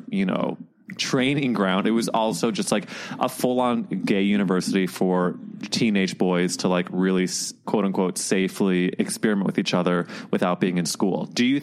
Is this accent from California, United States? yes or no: no; St. Louis, Missouri, United States; St. Louis, Missouri.